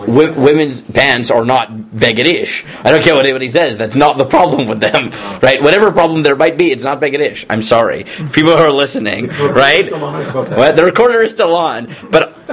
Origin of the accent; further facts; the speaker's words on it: Staten Island, New York, United States; Look, I grew up in Staten Island.